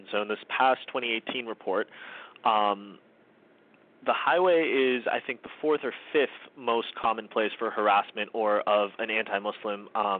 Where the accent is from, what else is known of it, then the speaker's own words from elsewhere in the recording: Atlanta, Georgia, United States; also born or lived in Pakistan; I was born in Pakistan, but I spent most of my life in Atlanta.